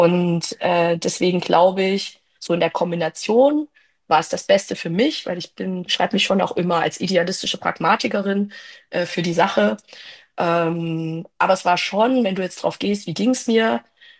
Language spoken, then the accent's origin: German; Thuringia, Germany; ich komme aus Thüringen und war dann halt dort und die Identität kam halt auch dazu, dieses ostdeutsche Phänomen, was auch irgendwie da war.